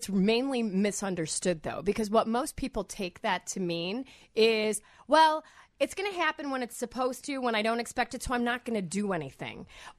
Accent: India; You know, I'm Indian

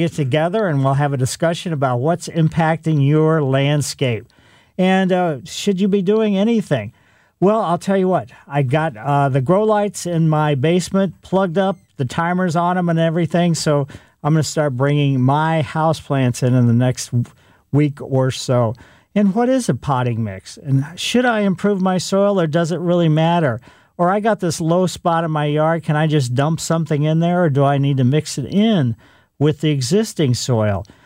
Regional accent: Ellisville, United States; growing up in Ellisville, we used to see bats a lot.

